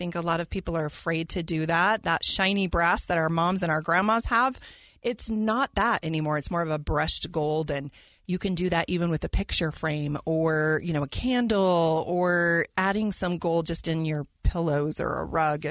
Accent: Utah, United States; And, you know, if being born and raised in Utah, we all have a little sticker shock, and we think things are very expensive.

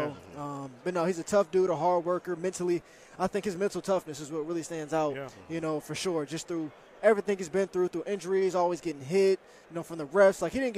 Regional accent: Akron, Ohio, United States; You know, I grew up an Ohio State fan. You know, I'm from Akron, Ohio

